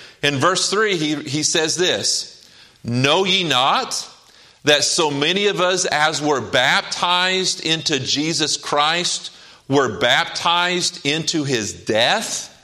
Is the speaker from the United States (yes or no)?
yes; Oklahoma, United States; Now, my dad used to use the word reckon all the time because I grew up in Oklahoma.